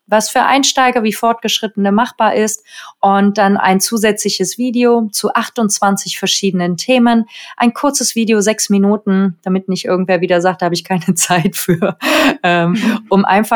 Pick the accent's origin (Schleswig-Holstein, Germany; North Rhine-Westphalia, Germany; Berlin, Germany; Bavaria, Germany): North Rhine-Westphalia, Germany; Und ich komme ja aus der Nähe von Köln, deswegen war das für mich um die Ecke.